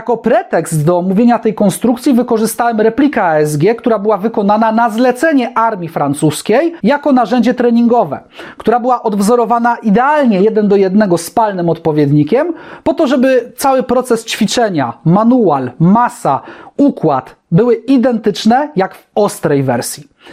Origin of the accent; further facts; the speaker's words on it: Piotrków Trybunalski, Łódź Voivodeship, Poland; ja jestem z Piotrkowa na południe od Łodzi